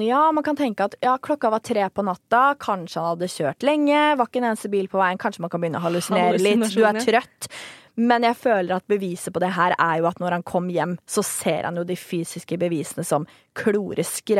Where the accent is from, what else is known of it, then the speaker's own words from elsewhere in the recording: Nesodden, Akershus, Norway; jeg husker veldig godt at hjemme på Nesodden hos familien, så hadde jeg før på mitt gamle rom da, en hel speilvegg.